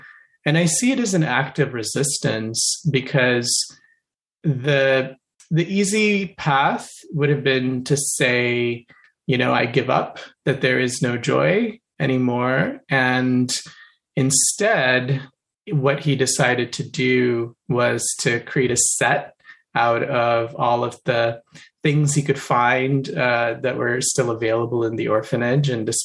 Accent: Kolkata, West Bengal, India; I was born in Kolkata and spent my childhood there.

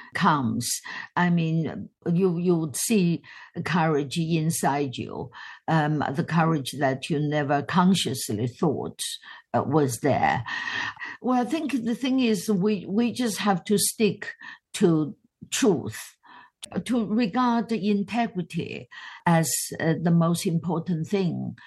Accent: Sichuan, China; moved away as an adult; I came from Sichuan province, a province of 90 million people.

